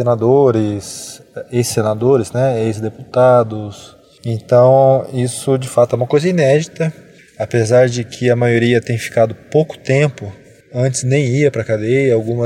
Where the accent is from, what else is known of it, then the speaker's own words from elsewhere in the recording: Brazil; Então acho que a gente tem que ter mais consciência como brasileiro